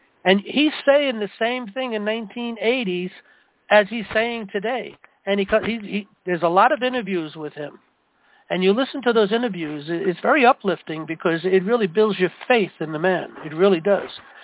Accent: New York City, New York, United States; I've had faith in him from day one because I come from New York City.

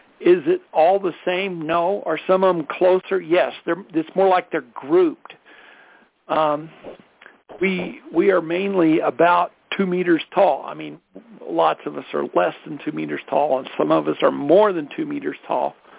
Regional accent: Colorado, United States; I'm from Colorado. That's where I am now.

